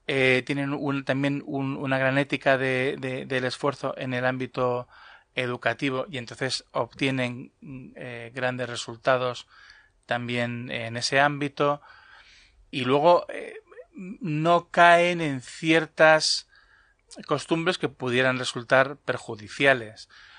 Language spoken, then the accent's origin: Spanish; Spain; evidentemente somos españoles, nos vemos como españoles